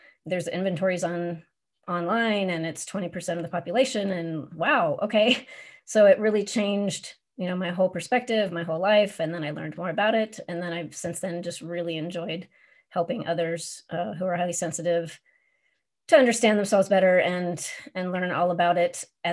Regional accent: Portland, United States; And I grew up outside of Portland, and pretty much for my whole childhood, I got used to the idea that I was apparently just too sensitive

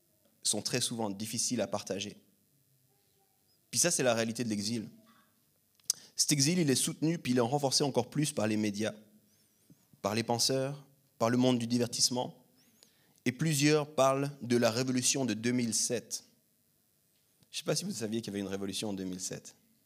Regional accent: Lausanne, Vaud, Switzerland; parce que je suis avec vous, je suis de Lausanne, je sais exactement.

